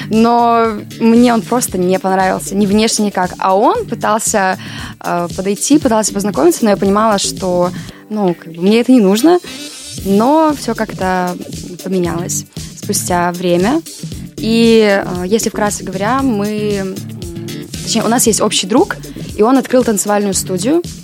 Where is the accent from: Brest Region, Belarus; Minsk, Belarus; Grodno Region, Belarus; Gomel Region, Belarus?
Gomel Region, Belarus; Gomel; я из Беларуси.